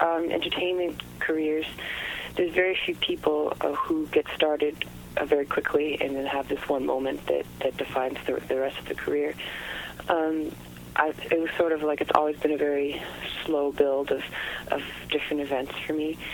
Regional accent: Montreal, Quebec, Canada; I am from Montreal, from a bilingual family, and I grew up going to school in French in high school, and I went to college in English, so I definitely have both of those cultural backgrounds in me, and they're both important.

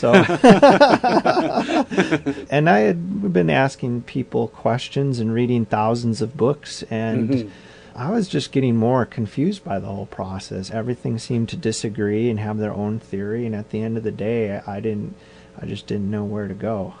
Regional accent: Milwaukee, Wisconsin, United States; I grew up in Milwaukee. That was a lake, Michigan.

